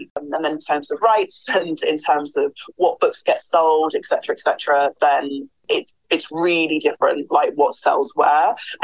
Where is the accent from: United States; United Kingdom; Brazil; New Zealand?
United Kingdom; London; I'm from London. I'm from a Jamaican British family. And here, you know, what's really interesting was that I was raised in an ethnic minority family, but not an immigrant family